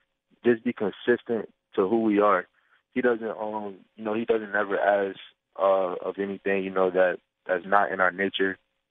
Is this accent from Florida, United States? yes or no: yes; Riviera Beach, Florida, United States; Yeah, I guess just from, where I'm from Rivera Beach.